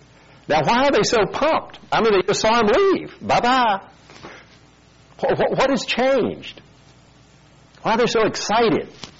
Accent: South Korea; Growing up in Korea as a youngster, my dad was a medical doctor.

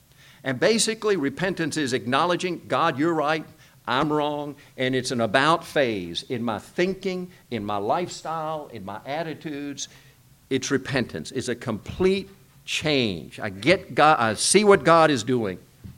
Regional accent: South Korea; when I was growing up in Korea, it seemed like every Saturday, along with my weekly bath, I got my weekly spanking.

